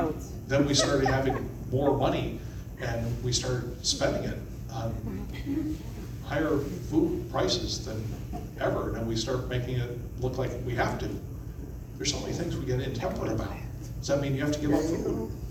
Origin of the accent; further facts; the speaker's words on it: Florida, United States; Yeah, I grew up here in Florida without air conditioning. Not in the house, not in the car.